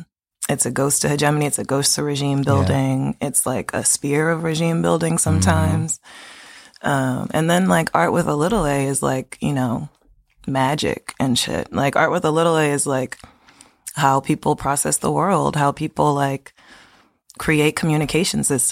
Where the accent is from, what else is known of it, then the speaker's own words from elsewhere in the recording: Baltimore, Maryland, United States; I have to also address that I'm only partially from Park Heights.